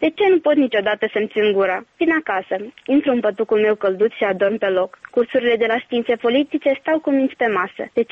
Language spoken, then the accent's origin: Romanian; Moldova; now in Timișoara, Romania; mă întreabă dacă sunt moldoveancă. Moldoveancă de peste Prut, îi răspund eu. Îmi spune că m-a cunoscut după accent. Am un an jumătate de când sunt în Timișoara și accentul încă mă mai dă de gol.